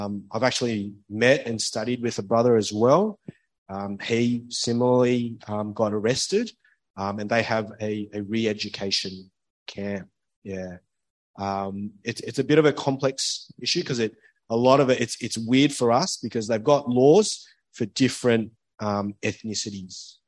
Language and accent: English; Australia; you can hear my voice. I'm Australian.